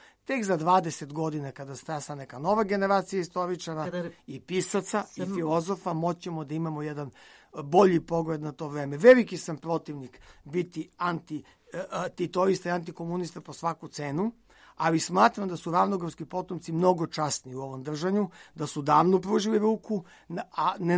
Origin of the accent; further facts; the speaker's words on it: Prokuplje, Southern and Eastern Serbia, Serbia; born there; ja sam rođen u Prokuplju, tako da ne bih mogao da se složim.